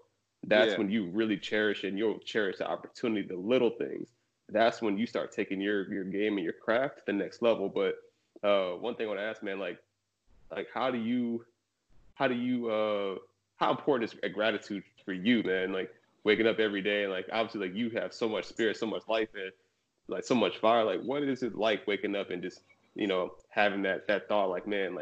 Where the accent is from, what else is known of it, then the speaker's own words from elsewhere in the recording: Orlando, Florida, United States; Actually, I'm from Florida. In case you didn't know, I'm actually from Orlando.